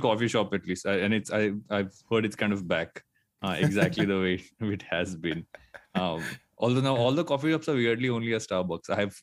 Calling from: Mumbai, Maharashtra, India

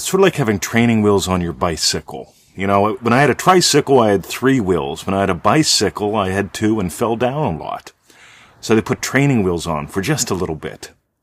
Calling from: Melbourne, Victoria, Australia; I'm attending from Melbourne. Actually, Eltham. It's a little suburb of Melbourne.

